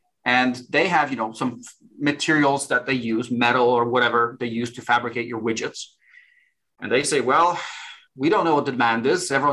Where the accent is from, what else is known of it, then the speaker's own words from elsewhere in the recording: Warsaw, Masovian Voivodeship, Poland; English is a second language; So I'm originally from Warsaw, Poland.